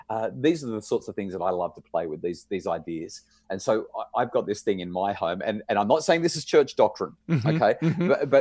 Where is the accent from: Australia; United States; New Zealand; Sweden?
Australia; You know, Australian breakfasts aren't quite as bad as American breakfasts, though. We don't have marshmallows in our breakfast.